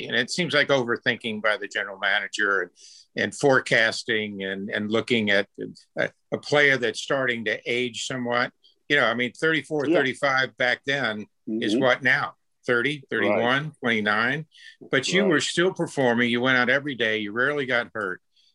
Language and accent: English; Tampa, Florida, United States; a lot of people know the story of me being growing up in Tampa, Florida, and being a bat boy for the Brooklyn Dodgers in 56.